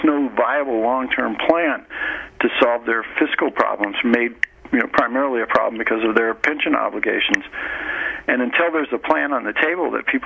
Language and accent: English; Midwest, United States; So in terms of Chicago and Illinois, I'm from the Midwest, so I love those places.